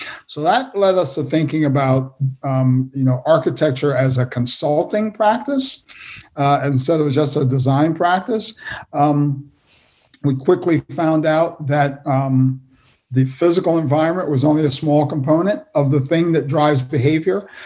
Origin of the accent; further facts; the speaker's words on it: New York, United States; also born or lived in Washington, D.C.; now in Baltimore, United States; I'm a New Yorker originally, but all of this sort of path, I guess, started in D.C.